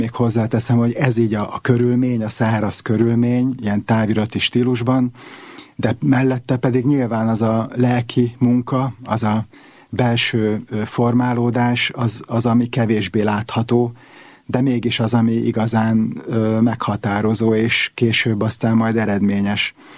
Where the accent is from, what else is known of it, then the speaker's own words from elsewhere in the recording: Vác, Pest, Hungary; Én már Vácon születtem bátyámat követően, és a Deákvári egyházközségben nőttem fel, az az én otthonom.